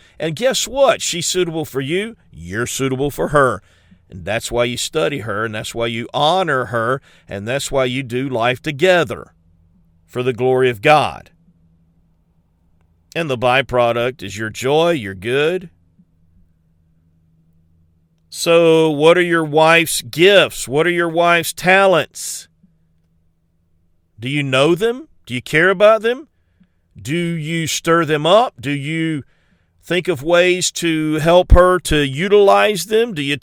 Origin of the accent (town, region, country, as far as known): South Carolina, United States; also born or lived in New Orleans, Louisiana